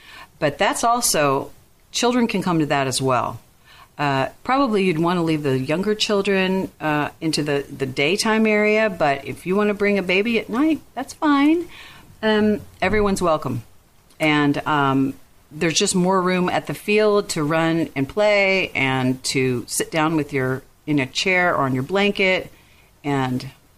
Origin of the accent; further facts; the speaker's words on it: Texas, United States; Well, I just blame it on the fact I'm from Texas, and I'm not afraid of anything, I guess.